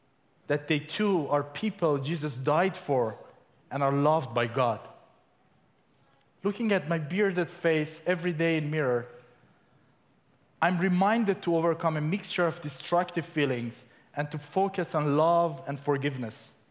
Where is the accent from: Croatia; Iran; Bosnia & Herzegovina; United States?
Iran; Furthermore, for me growing up in Iran, having a beard was not just a personal choice.